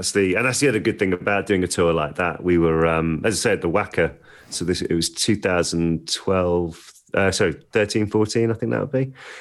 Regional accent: Birmingham, West Midlands, United Kingdom; I grew up in North Birmingham.

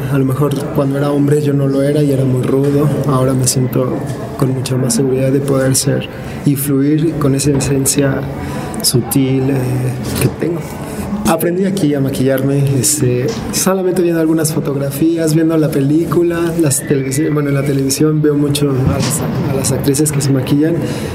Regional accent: Mexico City, Mexico; Soy de la Ciudad de México

